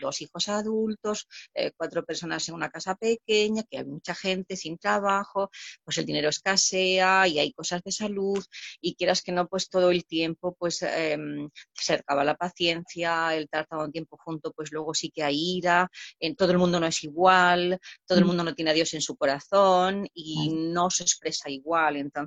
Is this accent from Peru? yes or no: no; Extremadura, Spain; now in Madrid, Spain; soy española, ¿no? O soy de Extremadura, no sé.